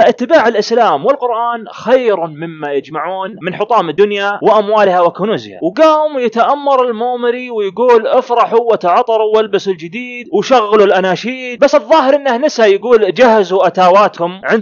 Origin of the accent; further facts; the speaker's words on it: Saudi Arabia; فالحمد لله عندنا في المملكة العربية السعودية